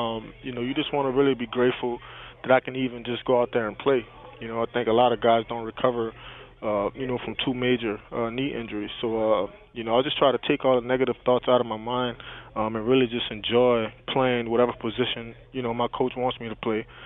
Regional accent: New Orleans, Louisiana, United States; back in my hometown in New Orleans

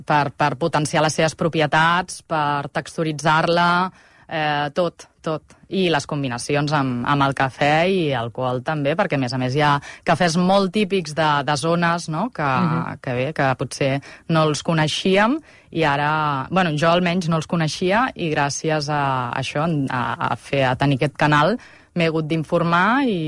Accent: Montgat, Catalonia, Spain; Montgat és un poble petit i que jo estic en un poble de barri de tota la vida, que sóc això, quarta generació, llavors em coneixen des de petita, des que vaig néixer

